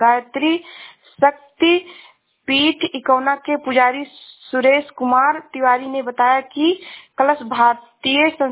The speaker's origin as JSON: {"language": "Hindi", "town": "Shravasti", "region": "Uttar Pradesh", "country": "India", "said": "मैं जिला श्रावस्ती से हूँ।"}